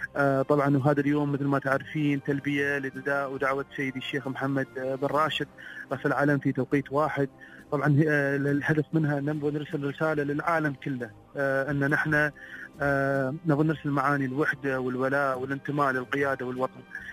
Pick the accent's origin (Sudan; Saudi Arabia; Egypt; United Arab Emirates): United Arab Emirates; الفخر اللي تحسه لما تكون تقول أنا مواطن إماراتي